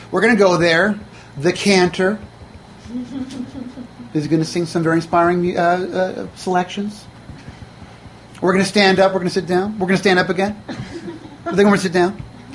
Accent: Seattle, Washington, United States; When I grew up in Seattle, Washington, it's an Orthodox shul.

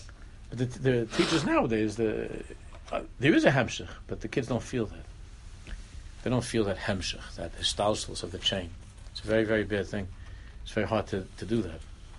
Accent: Queens, New York, United States; born there; I never see myself in that way at all, even though I was born in Queens.

